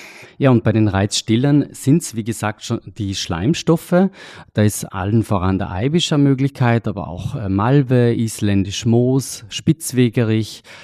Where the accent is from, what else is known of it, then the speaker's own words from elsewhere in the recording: Trentino-Alto Adige, Italy; Ich komme aus Südtirol, aus einem sehr ländlichen Bereich